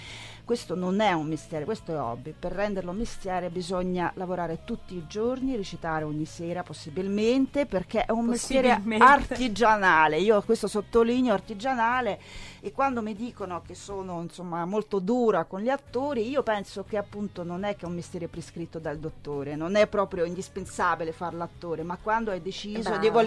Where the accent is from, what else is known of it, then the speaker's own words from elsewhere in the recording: Moscow, Russia; moved away as an adult; now in Italy; Sì, è vero, sono nata a Mosca, sono cresciuta lì, mi sono formata umanamente e professionalmente lì, però sono ormai 24 quasi anni che io vivo in Italia.